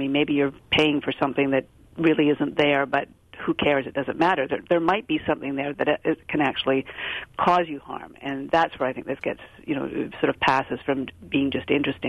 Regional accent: Canada; let me say I'm Canadian

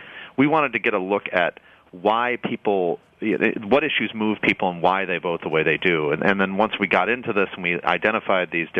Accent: Michigan, United States; when I say I grew up outside Detroit, I mean, my school district bordered Detroit

